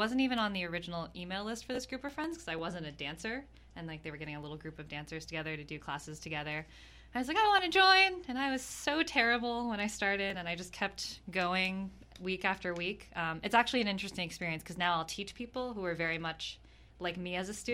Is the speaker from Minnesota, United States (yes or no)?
no; New Jersey, United States; now in Austin, United States; I grew up all over Bergen County, and I went to NYU. So most of the time, I respond to that question. I say I'm from New York, but I'm from New Je